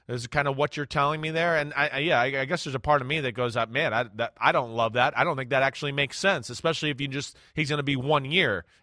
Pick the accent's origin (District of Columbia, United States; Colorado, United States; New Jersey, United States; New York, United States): New Jersey, United States; also born or lived in Texas; I'm a blonde from Jersey, and I went to Texas.